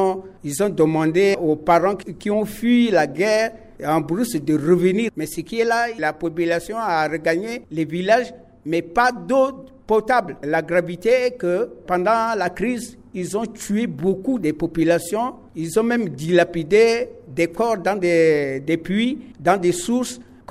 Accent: Mingala, Basse-Kotto, Central African Republic; chez moi, à Mingala, il y avait la guerre qui a tué la population.

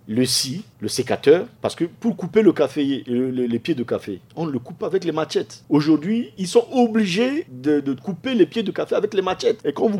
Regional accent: Mobaye, Basse-Kotto, Central African Republic; Et chez moi, à Nguala, à Mobaï, les deux usines qui étaient opérationnelles.

